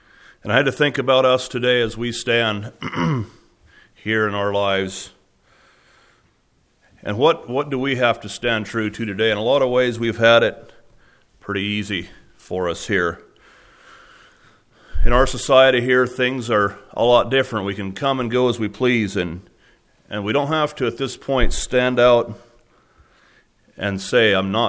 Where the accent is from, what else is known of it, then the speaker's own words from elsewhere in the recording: Oregon, United States; And growing up in Oregon, I heard the stories of some of the young men that had been drafted from Oregon.